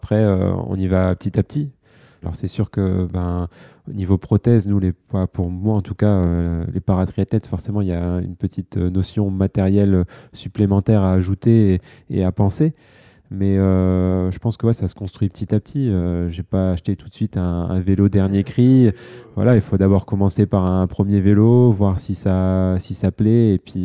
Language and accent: French; France; Et c'est une chance pour nous parce que on a un peu plus de place en tant que Français.